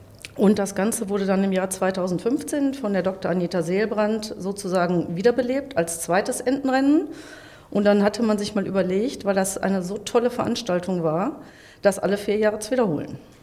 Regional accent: Walsum, North Rhine-Westphalia, Germany; also born or lived in Dinslaken; Also ich kann sagen, ich bin in Dienstlaken geboren. Das heißt, mich verbindet ganz, ganz viel mit dieser Stadt. Das ist ja der alte Kreis Dienstlaken-Walsum gewesen. Zwar bin ich in Walsum aufgewachsen, aber der Bezugspunkt war eigentlich immer Dienstlaken.

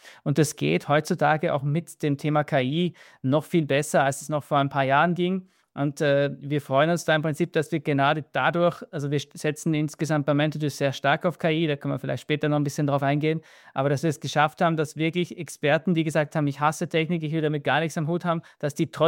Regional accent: Austria; also born or lived in Dubai; wie man es am Dialekt, am Akzent hört, ich bin Österreicher.

